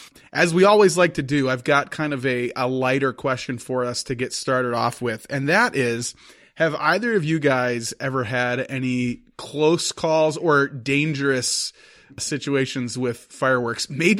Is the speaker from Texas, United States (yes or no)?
no; Illinois, United States; I grew up in Illinois, and it's very similar to Minnesota. Nothing was really allowed. But somehow we were close to the Wisconsin border, so we'd make a trip over most years.